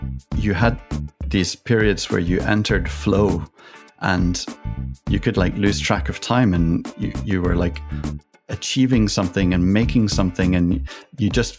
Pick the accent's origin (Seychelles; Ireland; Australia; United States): Ireland; now in Paris, France; I'm Irish, actually half Irish, half Finnish. I live in Paris, where I've been here for about 5 years.